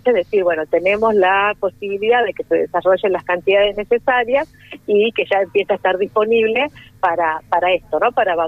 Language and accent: Spanish; Argentina; nos tiene que llenar de orgullo como argentinos y argentinas.